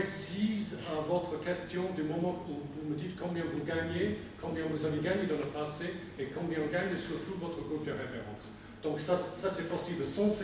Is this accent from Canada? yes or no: no; England, United Kingdom; French is a second language; en tant qu'Anglais qui avait 13 ans en 76